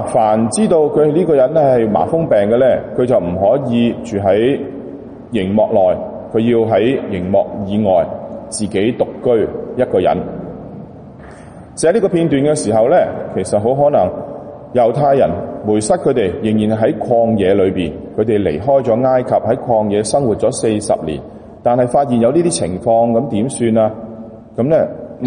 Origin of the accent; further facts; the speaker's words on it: Hong Kong; 对于隔离这一样嘢，为我们香港人我们好熟悉。